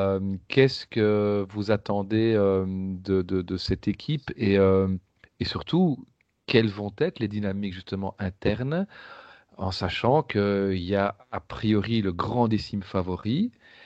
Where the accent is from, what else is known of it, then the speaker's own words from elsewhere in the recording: Belgium; je ne dis pas ça parce que je suis belge, sincèrement